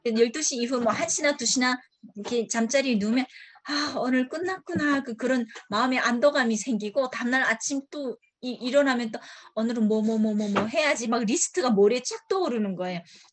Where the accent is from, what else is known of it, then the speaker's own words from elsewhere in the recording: North Korea; now in United States; 북한에서 우리가 애를 낳으면 걔네들도 북한 사람으로 또 우리 같은 삶을 우리 아빠 같은 죽을 때까지 세상 밖을 못 보고